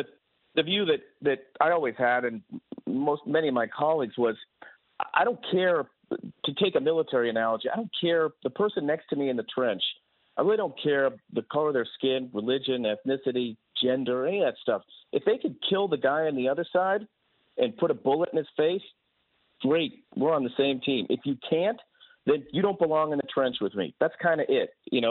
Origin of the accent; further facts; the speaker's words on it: Boston, Massachusetts, United States; I'll give you one last analogy because I'm from Boston. I grew up as a kid.